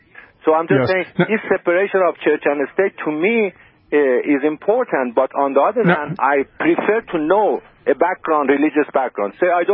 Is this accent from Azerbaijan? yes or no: yes; Azerbaijan; English is a second language; now in Texas, United States; I'm Azerbaijani, to tell you the truth. I'm Azerbaijani.